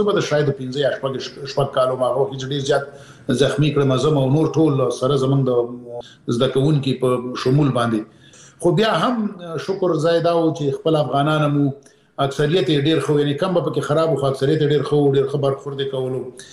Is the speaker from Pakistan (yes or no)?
yes; Peshawar, Khyber Pakhtunkhwa, Pakistan; born or raised there